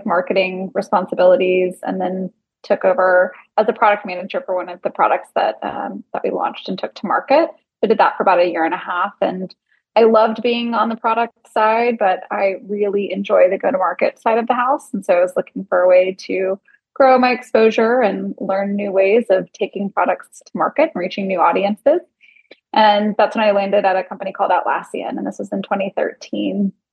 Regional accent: Houston, Texas, United States; also born or lived in Austin / San Francisco; So I grew up in Houston, left for undergrad, went to school in Austin at St. Edward's, and then moved to San Francisco

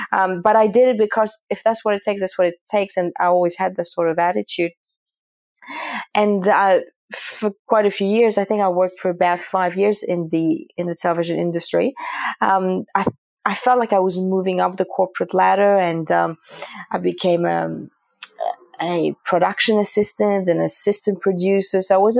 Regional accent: Greece; also born or lived in England; when I was living in Greece, I was raised in Greece, and I went to a French school

